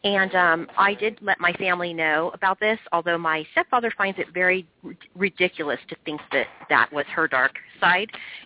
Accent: San Ramon, California, United States; I mean, we live in a really nice neighborhood, and I grew up in San Ramon, and which is a wonderful community

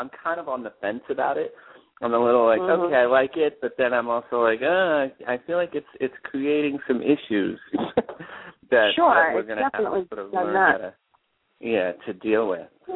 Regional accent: New York, United States; also born or lived in New Jersey; It's funny because I grew up in New York and New Jersey, and then we moved to Florida.

